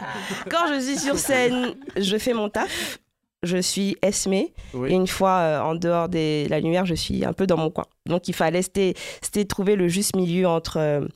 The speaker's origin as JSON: {"language": "French", "country": "Côte d’Ivoire", "said": "vous allez devoir accepter que je suis ivoirienne, en fait. Je ne fais pas semblant, je suis juste ivoirienne."}